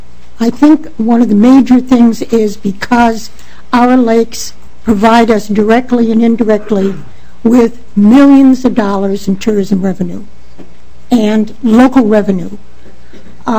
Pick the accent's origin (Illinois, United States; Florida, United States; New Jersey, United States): Illinois, United States; I'm from Cook County. We've never seen one of these devices that do the decontamination.